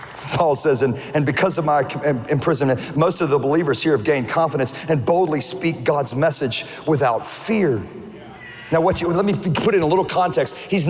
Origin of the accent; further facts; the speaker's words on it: West Monroe, Louisiana, United States; But I'm originally from West Monroe, Louisiana. That's right. West Monroe. West Funroe is what we call it. And it is quite possibly the stinkiest town you've ever been in.